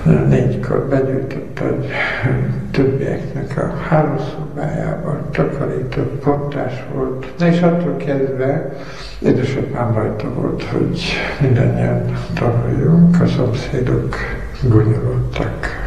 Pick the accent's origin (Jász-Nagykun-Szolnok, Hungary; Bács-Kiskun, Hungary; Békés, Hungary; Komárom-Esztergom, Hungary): Bács-Kiskun, Hungary; Zöldhalom; born there; A Bugac és Orgovány közt tanyavilágban, Zöldhalom pusztán születtem.